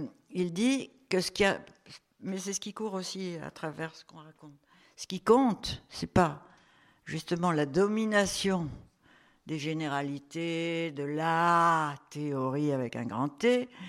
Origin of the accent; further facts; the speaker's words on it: Auvergne-Rhône-Alpes, France; Moi je suis savoyarde et on peut avoir entre nous que les touristes, ça les offense.